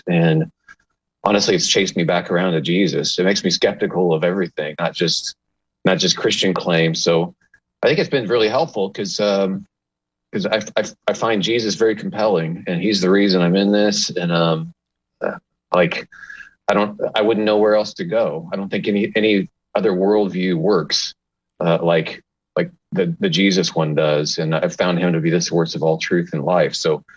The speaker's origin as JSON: {"language": "English", "region": "Illinois", "country": "United States", "also_born_or_lived": "Indiana", "said": "Well, I'm from Illinois and Indiana, like little towns, moved around all over the place."}